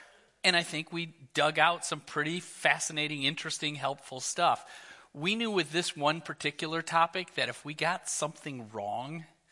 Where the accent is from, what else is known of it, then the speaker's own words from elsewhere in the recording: Midwest, United States; one that as a growing up as a Midwesterner, this was not a topic that we didn't talk about in my family.